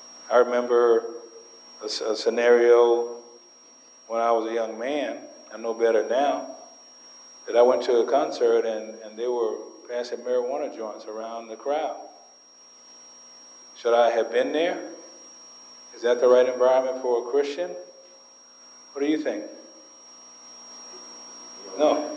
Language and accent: English; Athens, Georgia, United States; I used to work down at the University of Georgia football games, the Bulldogs, back in Athens in my hometown.